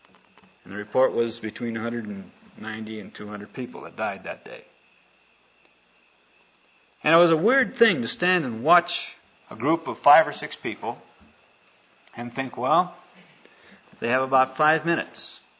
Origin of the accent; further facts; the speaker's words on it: Brazil; it was very exciting for me to be back in my home country again.